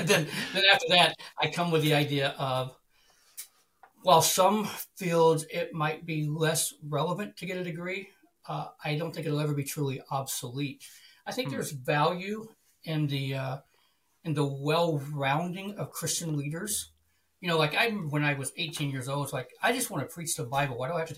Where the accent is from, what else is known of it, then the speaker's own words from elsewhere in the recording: Georgia, United States; I grew up in Georgia, so I'm not touching it.